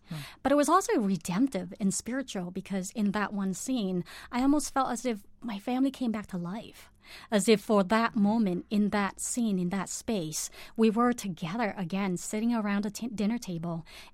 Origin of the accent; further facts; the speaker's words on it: Cambodia; English is a second language; And so for me, I think as a child growing up in Cambodia, you live very much in your body.